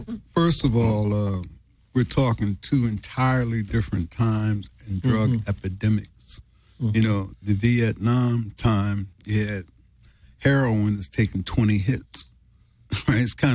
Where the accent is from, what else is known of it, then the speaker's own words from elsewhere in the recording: New York, United States; But being that I'm a New Yorker and I grew up around the Muslims in New York